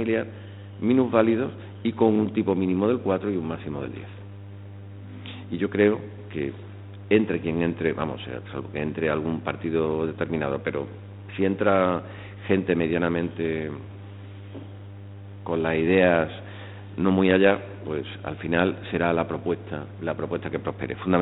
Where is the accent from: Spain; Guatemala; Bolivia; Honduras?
Spain; Córdoba, Andalusia; yo soy cordobés, por tanto andaluz, tengo despacho además de Madrid, en Córdoba y en Málaga